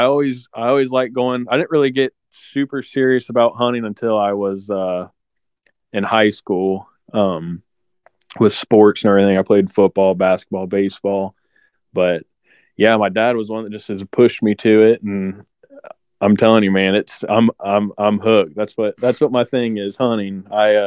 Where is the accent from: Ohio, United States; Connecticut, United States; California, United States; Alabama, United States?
Ohio, United States; Marysville; I was born and raised in Marysville, went to a little farm school called Fairbanks High School. We did drive your tractor to school day, all that kind of that stuff. But we just live in a rural part of Ohio.